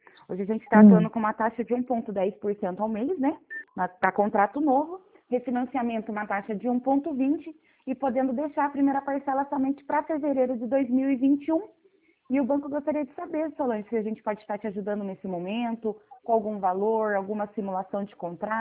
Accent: Curitiba, Paraná, Brazil; Eu sou aqui de Curitiba.

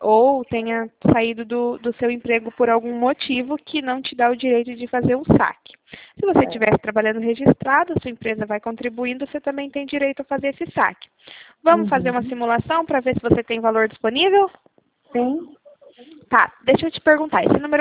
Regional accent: Cornélio Procópio, Paraná, Brazil; Eu sou de Cornélio Procópio, Paraná.

